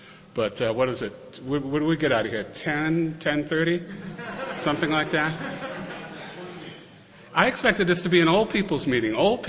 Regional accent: Lynn, Massachusetts, United States; born there; I was born in New England in a town called Lynn, Massachusetts.

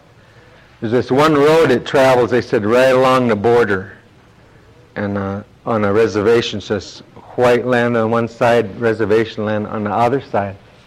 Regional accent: United States; I'm from the Mohican Nation.

